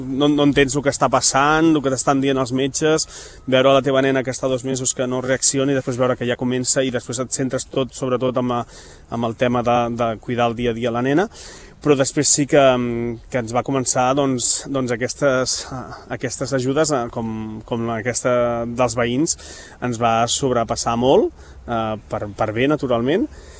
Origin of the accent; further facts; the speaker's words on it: Canet de Mar, Catalonia, Spain; A Canet, al meu poble natal, Canet de Mar, també van voler fer un cop de mà.